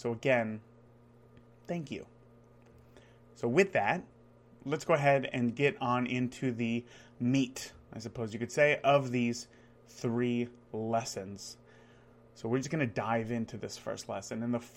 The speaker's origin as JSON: {"language": "English", "region": "California", "country": "United States", "tie": "born or raised there", "said": "growing up in California, there really wasn't that much of a change in seasons."}